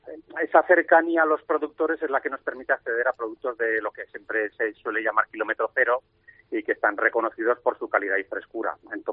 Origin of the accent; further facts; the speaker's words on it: San Sebastian, Basque Country, Spain; born there; now in Aragon, Spain; Y yo soy nacido fuera de Aragón, en San Sebastián, pero aragonés de adopción